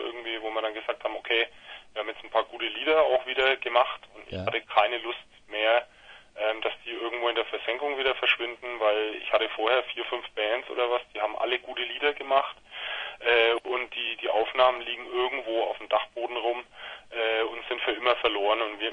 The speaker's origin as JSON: {"language": "German", "town": "Nuremberg", "region": "Bavaria", "country": "Germany", "said": "Wir kommen aus Nürnberg."}